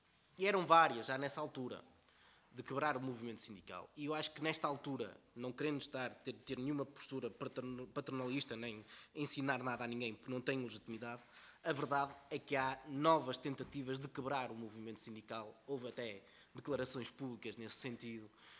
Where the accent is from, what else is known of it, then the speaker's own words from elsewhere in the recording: Porto, Norte, Portugal; eu sou do Porto